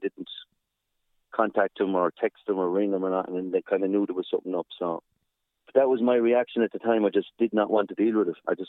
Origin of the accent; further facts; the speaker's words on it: Ennis, Munster, Ireland; People would be looking at you in the streets down here in my hometown.